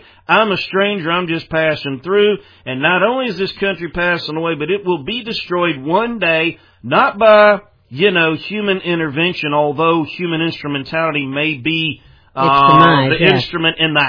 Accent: United States; it's not because I'm an American.

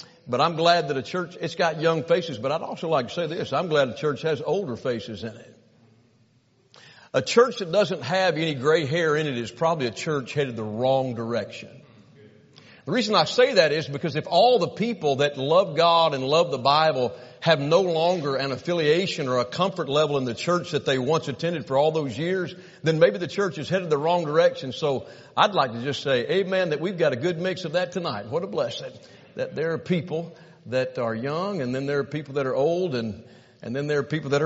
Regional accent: Alabama, United States; I am from Alabama. How many of you can understand what I'm saying right now?

